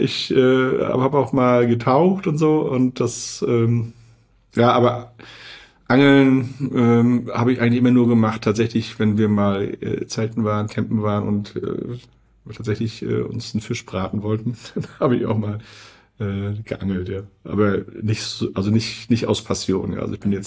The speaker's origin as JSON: {"language": "German", "town": "Wismar", "region": "Mecklenburg-Vorpommern", "country": "Germany", "tie": "born or raised there", "said": "ich komme aus Wismar, ja, also bin da auch also an der Küste geboren und dementsprechend schon als Kind immer eng mit dem Wasser verbunden gewesen."}